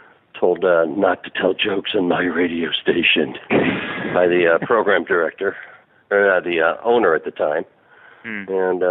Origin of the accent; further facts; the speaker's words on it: Los Angeles, California, United States; as a listener, growing up in Los Angeles, listening to the Boss Jocks on KHJ